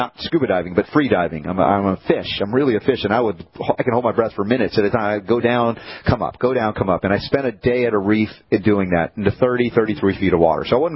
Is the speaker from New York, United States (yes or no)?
yes; New York City, New York, United States; moved away; also born or lived in Southern US; Well, I was honorary because I was born in New York City, right? New Yorker. Look out. But I became a Southerner, grown up 30 years in the South.